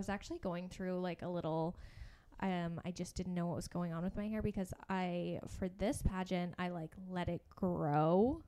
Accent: Canada; being Canadian

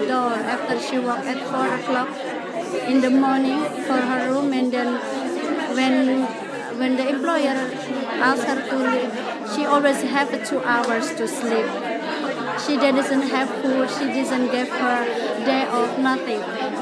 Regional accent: Indonesia; I'm originally from Indonesia.

